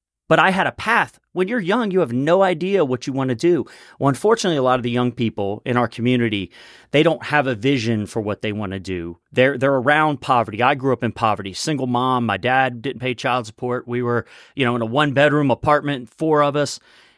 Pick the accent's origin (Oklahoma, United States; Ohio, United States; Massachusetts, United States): Ohio, United States; Cincinnati; I mean, I grew up in Price Hill, went to school in Over the Rhine for 8 years. I've always kind of been in the urban core.